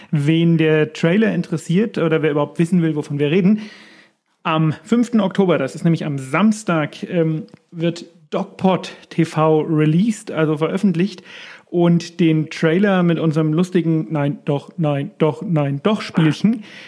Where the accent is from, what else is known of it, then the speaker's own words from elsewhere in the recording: Erlangen, Bavaria, Germany; ich komme aus Erlangen, ne? Und Erlangen ist eine, nennen wir es mal, sehr fahrradaffine Stadt.